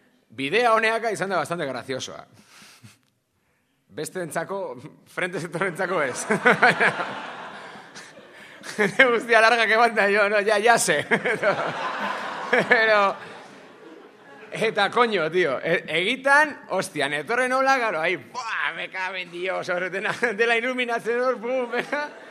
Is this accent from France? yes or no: no; Basque Country, Spain; euskalduna naiz